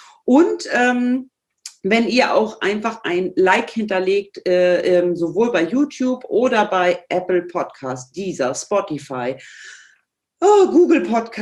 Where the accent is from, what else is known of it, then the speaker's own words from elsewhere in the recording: Northern Germany, Germany; accent: Hamburg; ich mache es mit dem Hamburger Slang, manchmal ein bisschen nasal, aber so ist das eben. Ja? Ich komme eben aus dem Norden